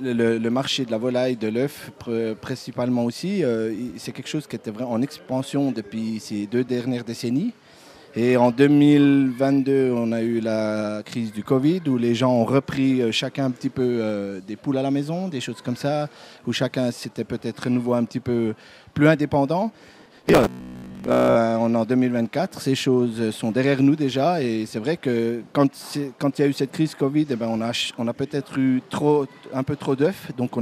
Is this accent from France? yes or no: no; Bonfol, Jura, Switzerland; il vient de Bonfol, de la nouvelle commune de Basse-Fontaine.